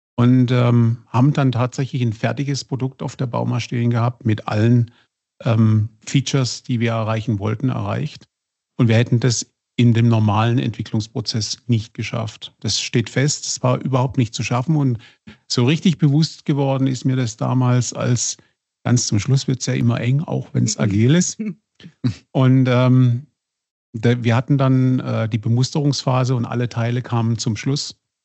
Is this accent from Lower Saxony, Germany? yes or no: no; Oppenau, Baden-Württemberg, Germany; Und seit 2016 bin ich nun wieder zurück in meiner alten Heimat im Badischen, in Oppenau